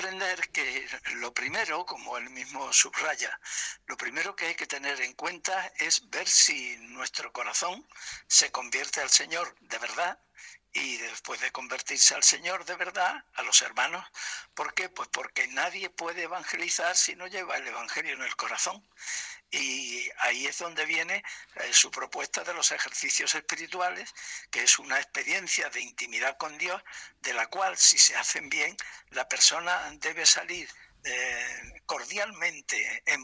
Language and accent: Spanish; Granada, Andalusia, Spain; also born or lived in Málaga; en realidad soy malagueño, aunque llevo casi toda mi vida en Granada